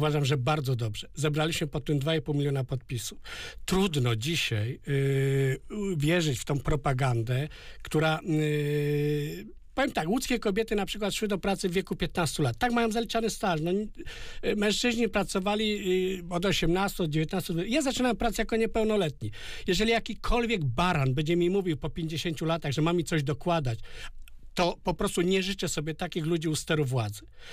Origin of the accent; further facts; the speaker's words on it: West Pomeranian Voivodeship, Poland; born there; Ja byłem w Szczecinie w tym roku i widziałem, też urodziłem się na tamtych terenach